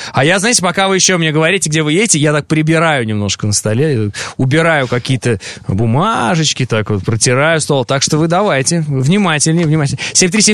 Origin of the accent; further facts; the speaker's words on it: Urals, Russia; Я сам с Урала, я здесь, никуда уезжать не собираюсь